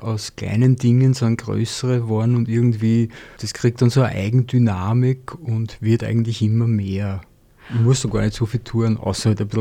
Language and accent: German; Langenlois, Lower Austria, Austria; also born or lived in Baden bei Wien / Traiskirchen; Ich bin in Baden bei Wien geboren, habe die ersten 9 Jahre Dreiskirchen gelebt und bin dann quasi, wie man in einer Weinbauregion sagt, nach Langenlois verpflanzt worden und bin da seit 1975 in Langenlois und seit 2012 jetzt in Zöbing, was ja eh zu Langenlois dazugehört.